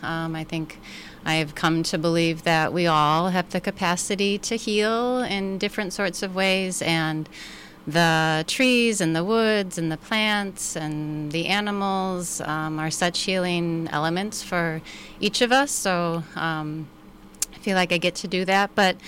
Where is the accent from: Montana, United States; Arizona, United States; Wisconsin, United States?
Wisconsin, United States; La Crosse; I grew up in La Crosse, Wisconsin, and I feel like I, in some ways, coming full circle, my childhood was filled with playing outside.